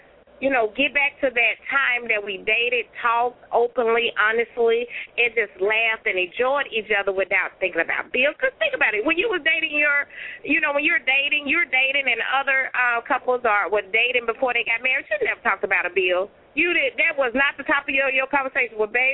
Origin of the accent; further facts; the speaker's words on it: Memphis, Tennessee, United States; accent: southern drawl; Okay, so I'm sure you guys can hear that southern drawl. I am from Memphis, Tennessee.